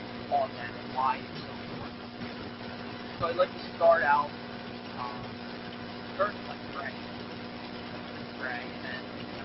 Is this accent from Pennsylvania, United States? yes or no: yes; Elverson, Pennsylvania, United States; So, I was born and raised in Elverson. Gretchen and I, my wife, and Oliver is down there playing somewhere. We live in Elverson.